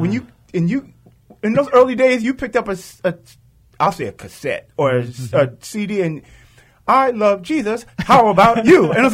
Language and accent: English; Queens, New York, United States; So growing up in Queens, in those neighborhoods, hip hop was just